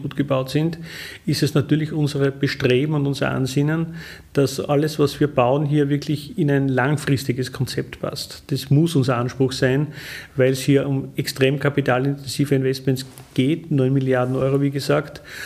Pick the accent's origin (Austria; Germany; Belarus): Austria; wir als Österreicher